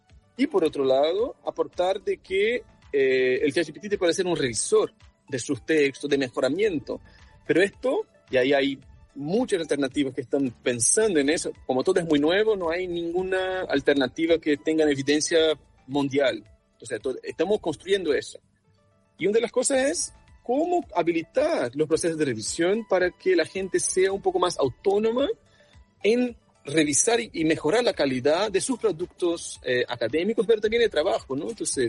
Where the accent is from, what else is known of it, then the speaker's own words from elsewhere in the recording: Brazil; now in Chile; yo soy brasileño, pero vivo y trabajo en Chile